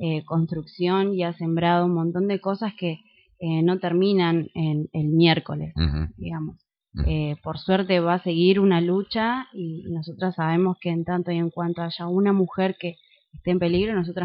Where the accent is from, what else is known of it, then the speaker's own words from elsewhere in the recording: Argentina; como argentinos y argentinas